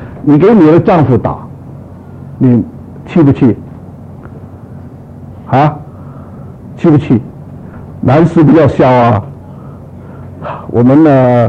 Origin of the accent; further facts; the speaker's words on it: Guangdong, China; 他不会炒把你炒鱿鱼啊，我们广东人叫。